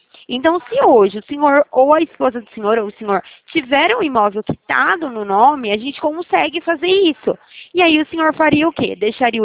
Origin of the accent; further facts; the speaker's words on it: Araras, São Paulo, Brazil; Eu sou daqui de Araras mesmo.